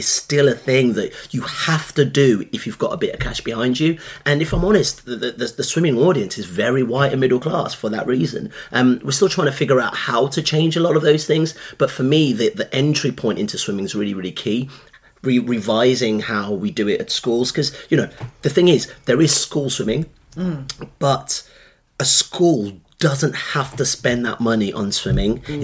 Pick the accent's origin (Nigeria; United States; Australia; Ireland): Nigeria; now in Birmingham, United Kingdom; I grew up in Nigeria, and, you know, as a immigrant family come to Birmingham in 1990